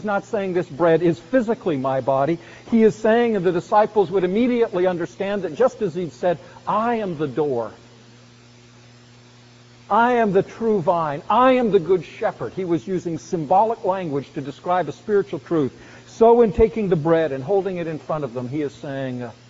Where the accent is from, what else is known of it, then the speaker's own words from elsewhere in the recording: Canada; But even as a Canadian coming to that wall when I was there, it was an enormously moving experience.